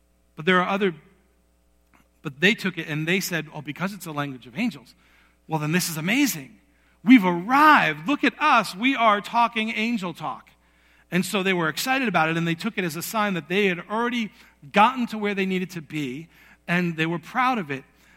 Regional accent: New York, United States; And I remember growing up in New York as a kid, especially experiencing people who seemed to me to be so spiritually sound, so powerful.

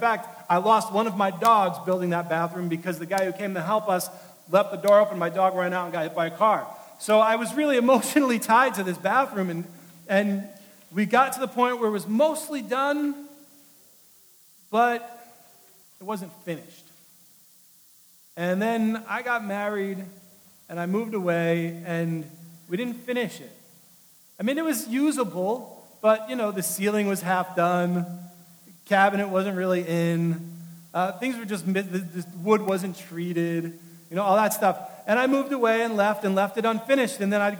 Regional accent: New York City, New York, United States; my father and I started a project in my old house where I grew up in New York City.

